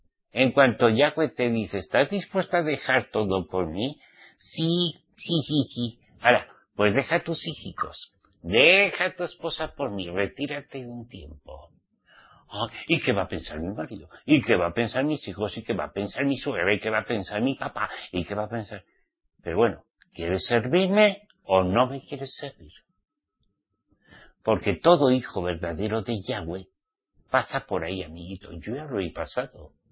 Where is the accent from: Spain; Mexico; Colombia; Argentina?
Spain; Navarre; en mi tierra, Navarra, yo soy navarrico, ¿entiendes?